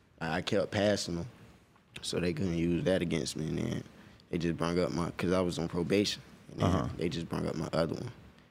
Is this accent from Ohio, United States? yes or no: no; Guilford, Florida, United States; I'm from Guilford, a little town in Florida.